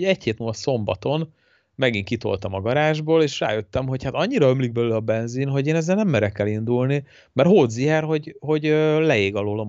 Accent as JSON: {"language": "Hungarian", "town": "Tatabánya", "region": "Komárom-Esztergom", "country": "Hungary", "said": "tök jó idő volt otthon Tatabányán, ugye hazaugrottunk"}